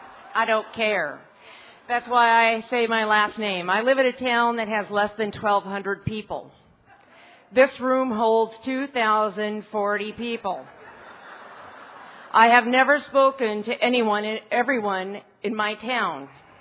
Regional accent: Montana, United States; Y'all, I'm from Montana. We don't say that there.

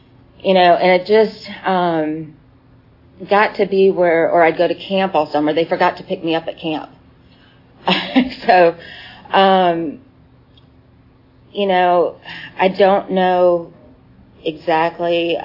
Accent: Arizona, United States; I'm from Arizona, and, I was raised there most of the time.

